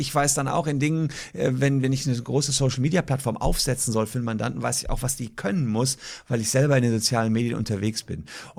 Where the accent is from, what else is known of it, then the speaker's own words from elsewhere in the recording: Gevelsberg, North Rhine-Westphalia, Germany; da war ich 15, in meinem Heimatdorf Gevelsberg